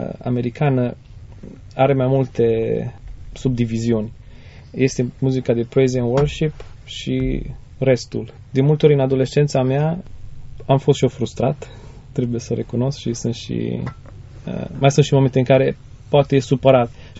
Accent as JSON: {"language": "Romanian", "country": "Romania", "said": "Probabil pentru că noi suntem români și pentru că suntem români avem nevoie de ceva specific."}